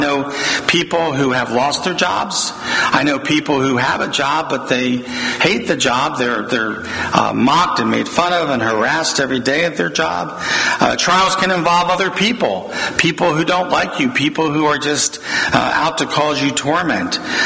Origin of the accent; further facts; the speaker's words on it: Philadelphia, Pennsylvania, United States; You know, the neighborhood I grew up in Tacony, my great nephew bought my parents' house after they passed